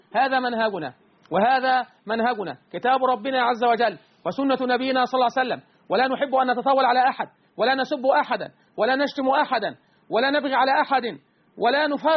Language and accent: Arabic; Egypt; بلدنا مصر